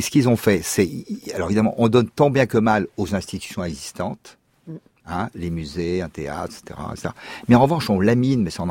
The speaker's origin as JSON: {"language": "French", "town": "Nice", "region": "Provence-Alpes-Côte d'Azur", "country": "France", "said": "Moi, je viens de Nice, il y en a 3 ou 4, je les connais"}